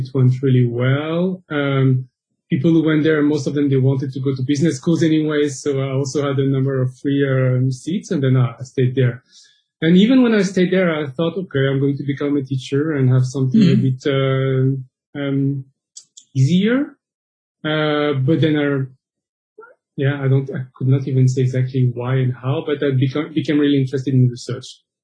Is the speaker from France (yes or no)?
yes; France; my parents come from Madagascar. Myself, I was born and raised in France, but my parents come from Madagascar.